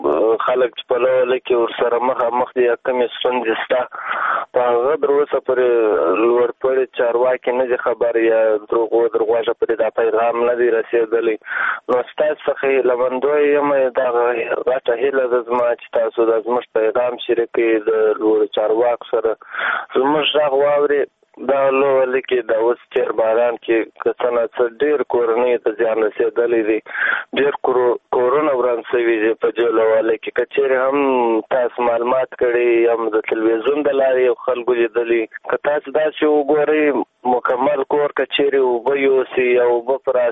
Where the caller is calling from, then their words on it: Kandahar, Afghanistan; د کندهار ولایت نه